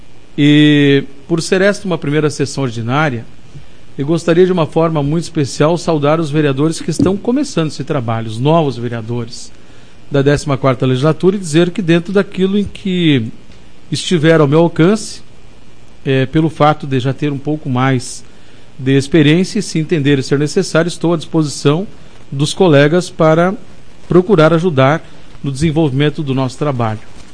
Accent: Brazil; born there; Dizer que a Vila Laura, onde nasci, vai ter mais atenção deste vereador.

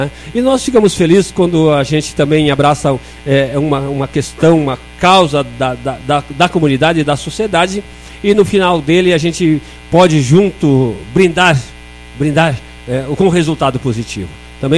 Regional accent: Vargem do Agudo, Brazil; eu nasci na Vargem do Agudo, sou filho da Vargem do Agudo e sou orgulhoso por isso

